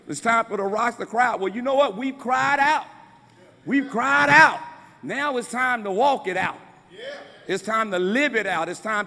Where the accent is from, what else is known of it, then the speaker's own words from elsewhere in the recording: San Antonio, Texas, United States; I'm from San Antonio. We represent the Spurs.